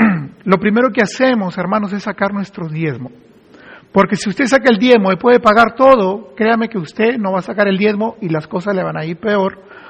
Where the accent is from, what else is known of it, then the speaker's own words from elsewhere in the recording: Peru; moved away as an adult; now in United States; nosotros venimos de Perú y fuimos invitados por la convención allá en Colorado y nosotros vinimos con una visa religiosa